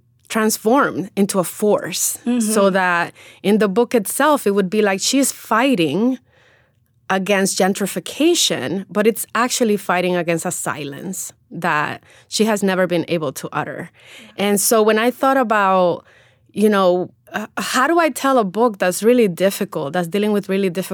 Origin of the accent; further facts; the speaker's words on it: New York City, New York, United States; Neruda on the Park is very much rooted in my experiences as an immigrant growing up in New York City. It's also a celebration of my community, my Dominican community, both here and back in the Dominican Republic.